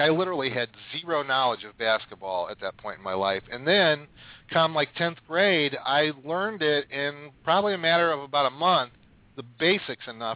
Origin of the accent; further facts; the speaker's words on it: Akron, Ohio, United States; No. I grew up in Ohio. I grew up in the Akron, Cleveland area.